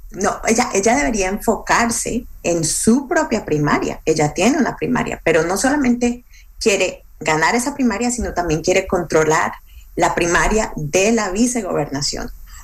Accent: Colombia; el único deporte que conozco es el fútbol, porque soy de Colombia.

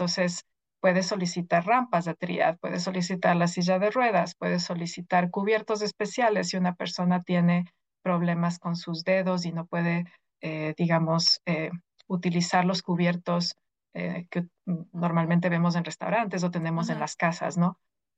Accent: Ecuador; moved away as an adult; now in United States; Yo vine de Ecuador a estudiar acá mi PhD en sociología en SUNY Albany

